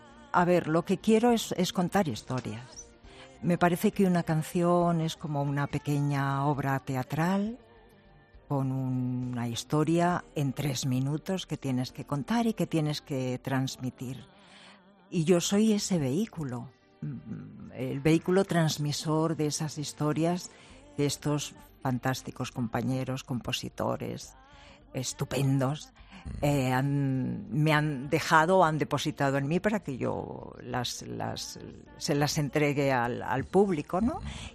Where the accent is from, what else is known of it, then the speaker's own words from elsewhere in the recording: Madrid, Community of Madrid, Spain; Y después nos fuimos a otro barrio de Madrid, a Argüelles, y bueno, esa primera infancia, que yo creo que esa es la patria de un niño, fue en la calle del Oso, sin duda.